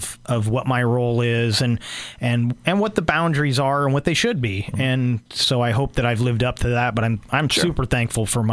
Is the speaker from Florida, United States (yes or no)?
no; Santa Rosa, California, United States; I kind of made a plea for my hometown of Santa Rosa when they were going through the devastating fires.